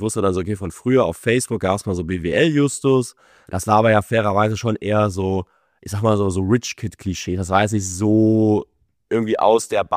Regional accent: Koblenz, Rhineland-Palatinate, Germany; ich komme aus Koblenz, das ist auch nicht so die Finanzmetropole.

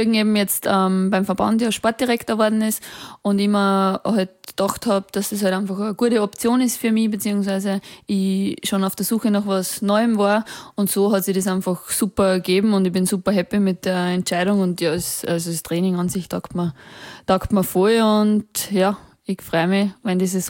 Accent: Weiher, Upper Austria, Austria; also born or lived in Linz; now in Vienna, Austria; Ich komme aus Weiher, Oberösterreich. Mhm. Und habe deswegen in Linz gewohnt, weil ich eben dort trainiert habe. Und jetzt habe ich mein sportliches Umfeld geändert und bin jetzt nach Wien gezogen

